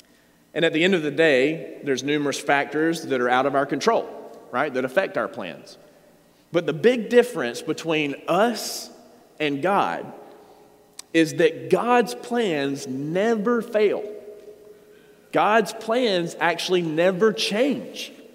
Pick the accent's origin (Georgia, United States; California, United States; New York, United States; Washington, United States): Georgia, United States; hey, I grew up in Georgia. My family lives in Atlanta.